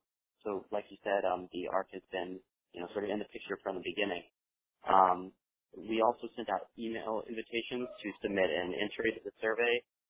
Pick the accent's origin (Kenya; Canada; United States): United States; Massachusetts; I'm from Massachusetts